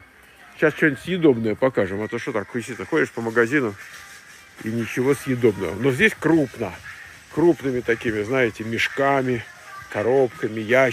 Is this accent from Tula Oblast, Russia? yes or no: yes; Tula, Tula Oblast, Russia; Я из Тулы.